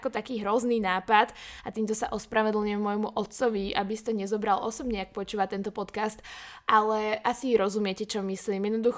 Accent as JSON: {"language": "Slovak", "town": "Trenčín", "region": "Trenčín Region", "country": "Slovakia", "said": "ma volajú na dom v Trenčine, kde som vlastne, teda z Trenčina som, môj otec teraz postavil nový dom"}